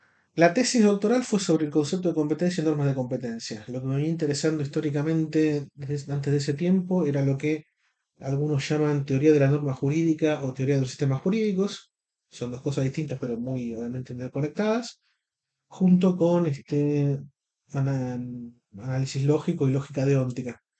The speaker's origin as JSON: {"language": "Spanish", "region": "Buenos Aires", "country": "Argentina", "said": "yo soy argentino, nací en Buenos Aires, año 81."}